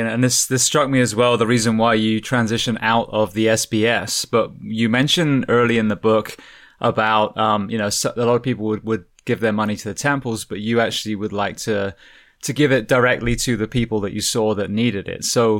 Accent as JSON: {"language": "English", "country": "United Kingdom", "said": "as a Brit, you know, one thing that we always hear is the courage"}